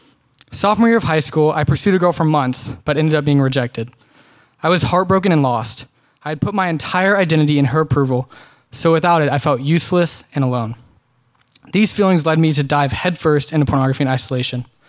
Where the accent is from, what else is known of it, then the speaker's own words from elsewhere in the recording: Dallas, Texas, United States; I grew up in the Dallas area, and I'm currently a freshman at SMU.